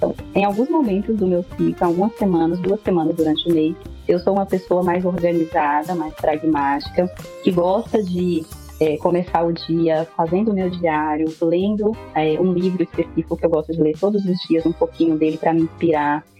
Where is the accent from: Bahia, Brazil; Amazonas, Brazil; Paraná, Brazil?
Bahia, Brazil; Vitória da Conquista; Sou de Vitória da Conquista, na Bahia.